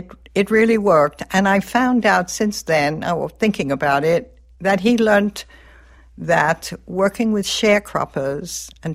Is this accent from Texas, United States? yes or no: no; Brooklyn, New York, United States; born there; Okay, I was born in Brooklyn, New York in 1930. You know, I'm not 25 if I wrote 50 years ago. And I was a working-class Jewish family